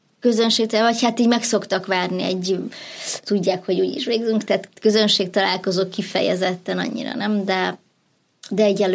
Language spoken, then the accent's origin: Hungarian; Budapest, Hungary; Én budapesti vagyok, mindenki azt hiszi, hogy vidéki vagyok